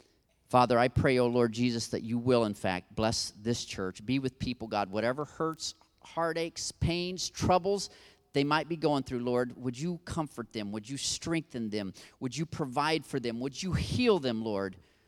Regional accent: Brazil; I grew up in Brazil, is where I learned to speak Portuguese.

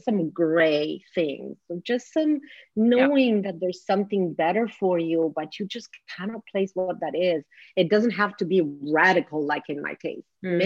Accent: Argentina; English is a second language; moved away as an adult; I'm not Italian. I'm born and raised in Argentina.

